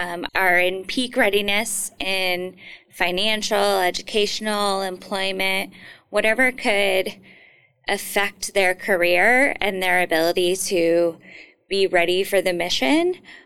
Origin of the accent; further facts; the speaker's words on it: Illinois, United States; Moved back home because I'm from Southern Illinois.